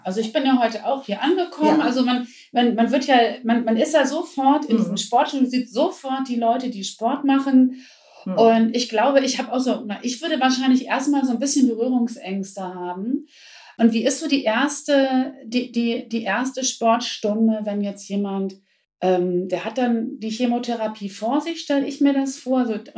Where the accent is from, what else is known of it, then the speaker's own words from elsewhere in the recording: Hamburg, Germany; Ich komme aus Hamburg hier nach Braunschweig.